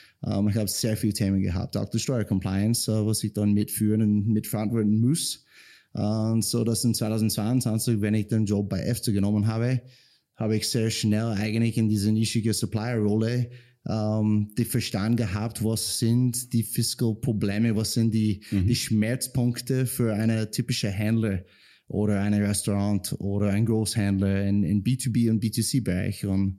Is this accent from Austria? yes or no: no; United States; German is a second language; moved away as an adult; now in Europe; Ich komme eigentlich aus Meteorologie und Wissenschaft aus den USA, war früher in der Air Force für 2 Jahre Pilot und wann ich nach Europa gekommen bin